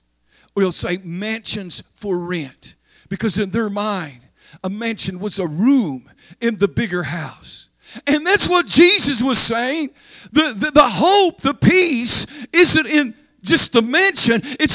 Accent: Oklahoma, United States; Let me tell you, I was raised in Oklahoma, and we had an expression, oil mansions.

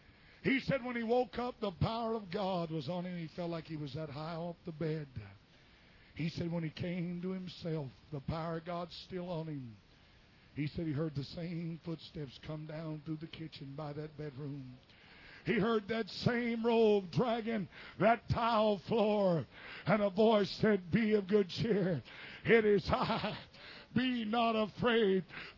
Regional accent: Columbus, Ohio, United States; I remember in the little house we were raised in Columbus, Ohio, when I was, amen, 8, 9, 10 years old.

